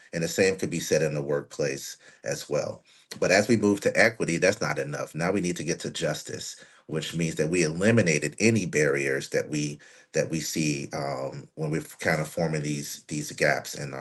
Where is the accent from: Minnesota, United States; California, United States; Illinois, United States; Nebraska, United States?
Illinois, United States; Chicago; because of the social constraints that I grew up in Chicago, I was not as prepared as some other folks for the college experience.